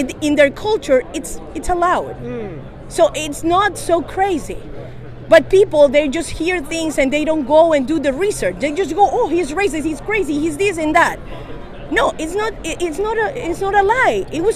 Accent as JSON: {"language": "English", "country": "Ecuador", "said": "You know, I come from Ecuador, and what I'm going to say, that all Ecuadorians are perfect?"}